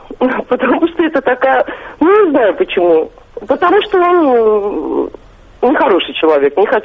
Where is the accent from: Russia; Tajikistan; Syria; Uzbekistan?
Uzbekistan; now in Germany; Я из Узбекистана сама.